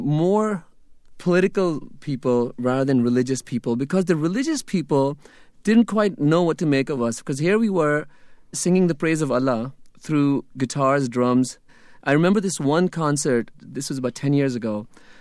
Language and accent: English; New York, United States; And I looked at my life growing up in Rockland County, New York, where I was in a garage band with Jewish kids, with Christian kids, and there was never, you know, we didn't live in the caves.